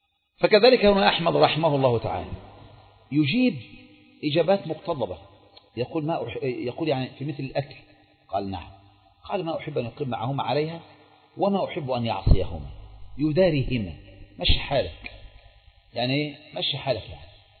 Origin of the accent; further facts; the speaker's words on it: Egypt; لو هو بقى الشيخ عندنا في مصر طبعا مش هنسيبه